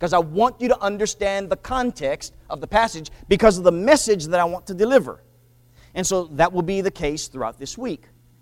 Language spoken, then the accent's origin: English; Hawaii, United States; Again, growing up in Hawaii, I grew up where the picture is Hawaii is not a melting pot. Hawaii is mixed salad.